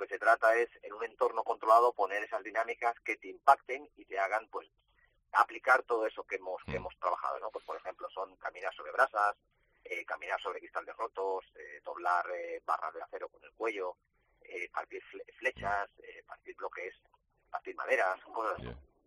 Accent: Barcelona, Catalonia, Spain; ahora tengo 50 años, llevo 20 años en el mundo del desarrollo personal y profesional, yo soy de Barcelona, aunque toda mi familia pues prácticamente nacieron en Málaga.

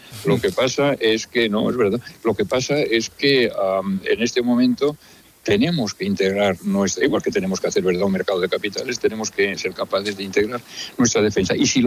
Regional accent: Balearic Islands, Spain; Es decir, es la isla de Mallorca, mi tierra

